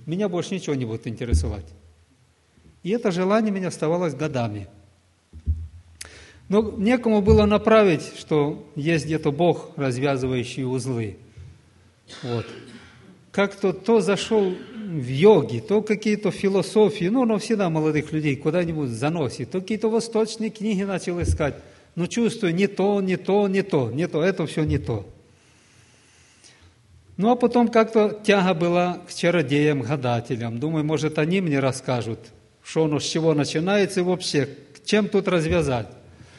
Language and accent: Russian; Chernihiv Oblast, Ukraine; Я так родился и вырос на Черниговщине. Там аж тот край Украины. Вот. Но у нас такое село какое-то.